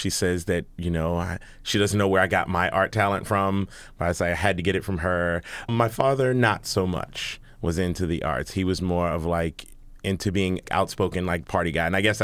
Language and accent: English; Baltimore, Maryland, United States; born there; I was born originally in Baltimore, Maryland.